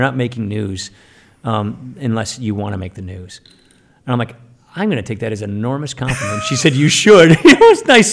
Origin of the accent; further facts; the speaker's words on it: Wisconsin, United States; I'm from Wisconsin, so we kind of are normally like that anyway. It's kind of Midwest nice, people call it.